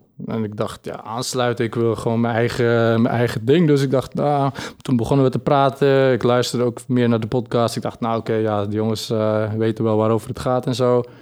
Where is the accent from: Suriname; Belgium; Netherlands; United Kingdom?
Belgium; Ik kom uit België.